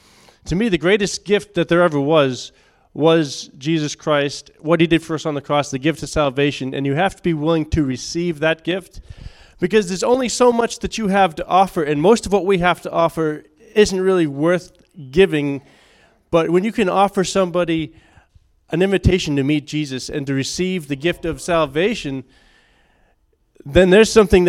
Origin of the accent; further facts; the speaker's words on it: Massachusetts, United States; I grew up in Massachusetts. There's a very, very heavy Roman Catholic.